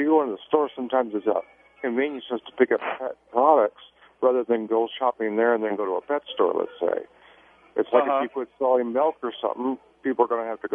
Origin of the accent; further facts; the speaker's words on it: Fullerton, California, United States; now in Reno, United States; I'm calling from Reno, Nevada, and I grew up in Fullerton.